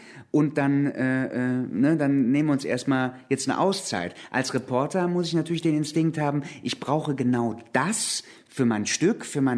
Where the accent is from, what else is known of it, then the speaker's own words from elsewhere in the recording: Cologne, North Rhine-Westphalia, Germany; Also ich bin in Kalk aufgewachsen. Im Problemviertel, aber in einem anständigen Haushalt.